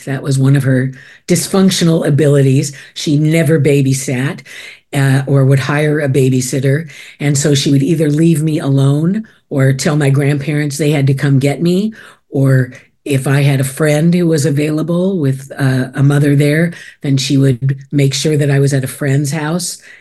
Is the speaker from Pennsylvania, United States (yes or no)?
no; Los Angeles, California, United States; No, not Pasadena. I grew up actually in mid-LA. Not far from where I live now.